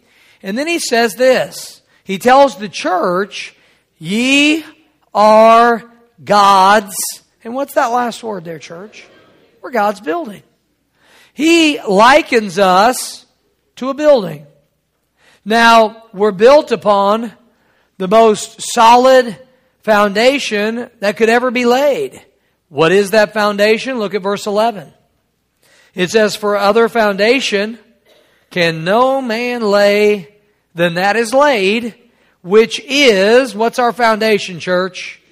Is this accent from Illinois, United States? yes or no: no; Missouri, United States; I was raised in Missouri on a fault line, and they have said we could have a massive earthquake.